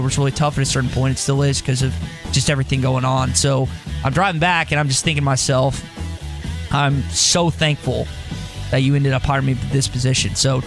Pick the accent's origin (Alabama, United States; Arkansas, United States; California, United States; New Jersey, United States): Arkansas, United States; Little Rock; Well, I'm from Little Rock, and I moved here. The only person I knew was John.